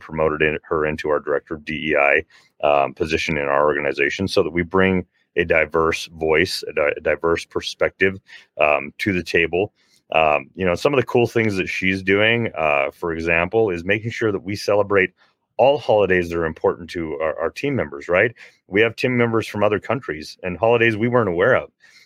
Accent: United States; I'm Irish American, so I'm going to bring, you know, maybe some corned beef

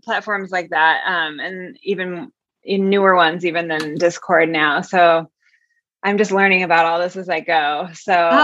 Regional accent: Michigan, United States; moved away as an adult; also born or lived in Japan / Denver; No, I grew up in Michigan, went to school there, and then I moved directly to Japan.

